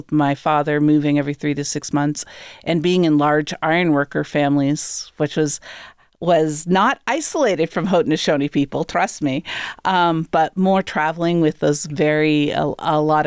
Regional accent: Maine, United States; I grew up in Northern Maine, primarily with that side of my family.

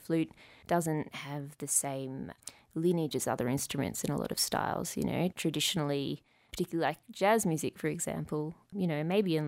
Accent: Melbourne, Victoria, Australia; I come from Melbourne. We've got a great, you know, neo-soul scene and a great hip-hop scene and a great kind of like jazzy, housey kind of scene.

